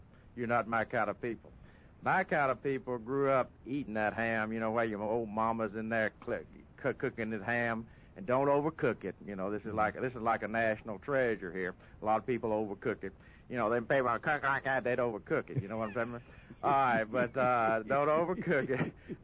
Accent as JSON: {"language": "English", "region": "Tennessee", "country": "United States", "tie": "born or raised there", "said": "Brownsville, that's about 15, 16 miles from my hometown."}